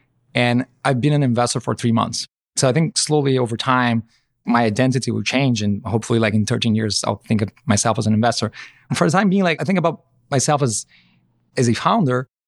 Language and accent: English; Brazil; I'm originally from Brazil and I started my company there.